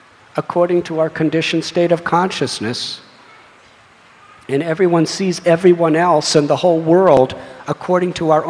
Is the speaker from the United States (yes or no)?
yes; United States; I was brought up in America, and I was taught that we gained independence from the British